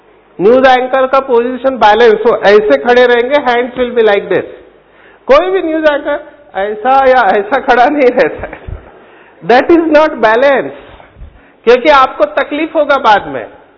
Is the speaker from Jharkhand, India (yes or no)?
no; Mumbai, Maharashtra, India; मैं खुद मुंबई से हूं तो बॉलीवुड को नजदीक से जानता हूं